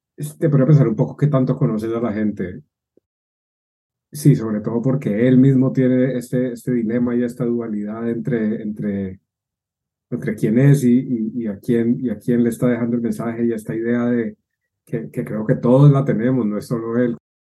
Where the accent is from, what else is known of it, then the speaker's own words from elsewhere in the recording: Colombia; now in London, United Kingdom; soy colombiano, llevo en Londres desde el 2015